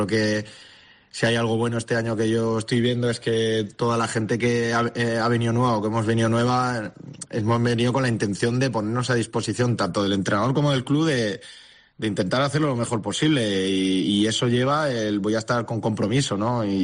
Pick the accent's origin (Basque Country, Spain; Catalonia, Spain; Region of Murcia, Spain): Region of Murcia, Spain; Murcia; now in Almería, Spain; aquí en Almería se vive muy bien. Yo soy de Murcia, pero Almería para mí es como Murcia y Almería son como hermanos